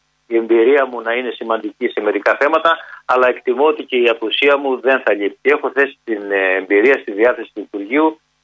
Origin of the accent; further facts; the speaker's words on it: Greece; Από εκεί και κάτω, εμείς, σαν χώρα, σαν Έλληνες, σαν Ευρώπη, το βλέπουμε ανθρωπιστικά